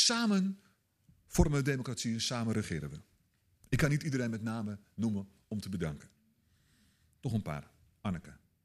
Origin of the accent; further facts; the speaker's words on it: South Holland, Netherlands; Ik kwam uit de Krimpende Waard, uit het Westen. En de gemeente waar ik was, waar ik woonde, de gemeente Bergambacht